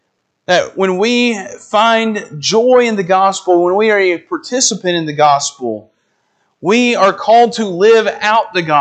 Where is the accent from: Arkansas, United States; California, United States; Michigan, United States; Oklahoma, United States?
Arkansas, United States; I'm from Arkansas. I want to say y'all there.